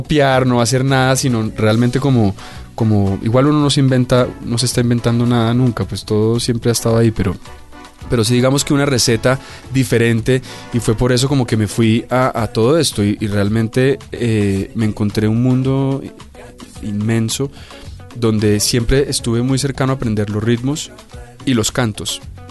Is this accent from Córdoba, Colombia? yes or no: no; Bogotá, Colombia; tuve que renunciar a muchas cosas como rolo.